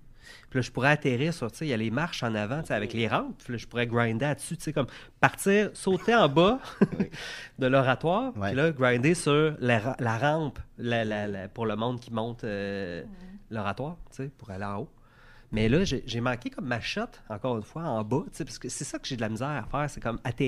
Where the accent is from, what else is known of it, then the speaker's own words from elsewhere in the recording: Pointe-aux-Trembles, Quebec, Canada; Moi, je viens de Pointe-aux-Trembles.